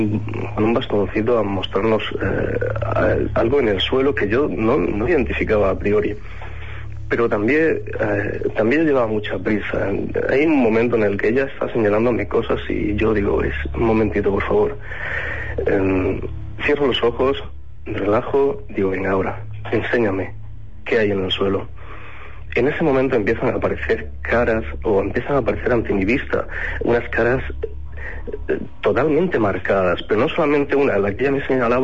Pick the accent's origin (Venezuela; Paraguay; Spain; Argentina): Spain; Jaén, Andalusia; toda la gente que sabe que soy de Jaén me pregunta por las caras